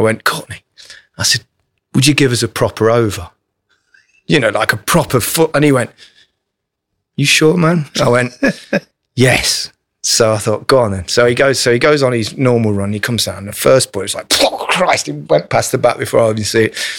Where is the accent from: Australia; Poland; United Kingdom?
United Kingdom; England; I'm as English as they come.